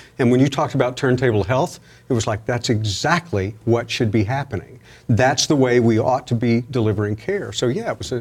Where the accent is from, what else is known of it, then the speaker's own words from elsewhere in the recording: Albany, Georgia, United States; I grew up in Southwest Georgia, Albany, Georgia.